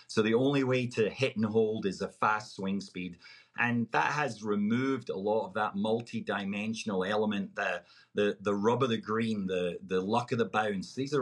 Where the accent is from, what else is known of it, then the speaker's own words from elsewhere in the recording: Scotland, United Kingdom; I was just leaning on what I knew as a kid, being born and raised in Scotland.